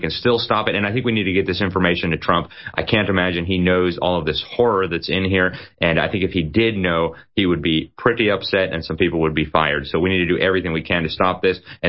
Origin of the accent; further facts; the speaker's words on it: Mexico; I grew up in Mexico. I'm a permanent resident of Mexico, and I have been all my life.